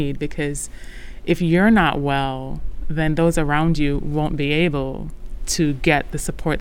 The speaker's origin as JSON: {"language": "English", "country": "Jamaica", "said": "I'm originally from Jamaica, and in our culture, as in a number of cultures, you take care of older family members."}